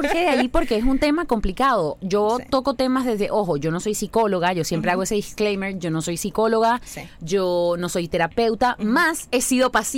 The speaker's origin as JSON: {"language": "Spanish", "town": "Barranquilla", "region": "Atlántico", "country": "Colombia", "tie": "born there", "accent": "costeño", "said": "Yo nací en una ciudad maravillosa, bella, espectacular, que se llama Barranquilla, en Colombia. Y los costeños hablamos muy parecido a cierto grupo de venezolanos."}